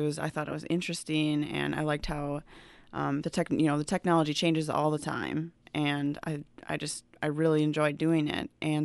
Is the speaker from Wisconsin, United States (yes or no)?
no; Minnesota, United States; Well, I grew up in Minnesota, and my parents live in Faribault, so southern Minnesota.